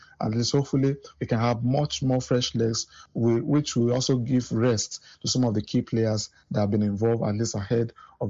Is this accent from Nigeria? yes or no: yes; Nigeria; a great time to feel like one being a Nigerian and also supporting the Super Falcons.